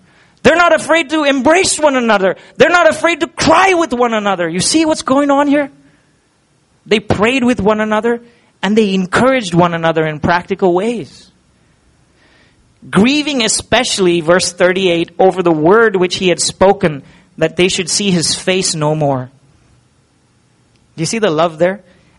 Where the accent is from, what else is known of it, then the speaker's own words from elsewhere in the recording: Pune, Maharashtra, India; now in Goa, India; But I come from Pune, urban city culture